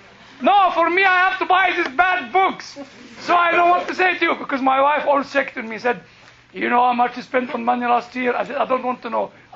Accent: United Kingdom; I don't know anything about American politics. I ask those who know. I am British.

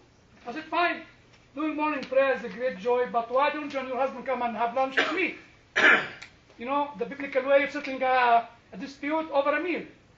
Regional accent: Egypt; Despite being a British, I've always been called the Egyptian tutor, you know.

